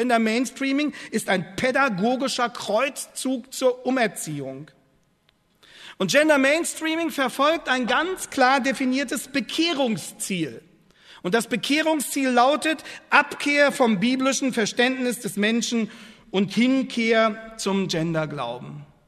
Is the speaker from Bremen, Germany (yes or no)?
no; Lower Saxony, Germany; Ich komme aus Niedersachsen, wie Sie wissen.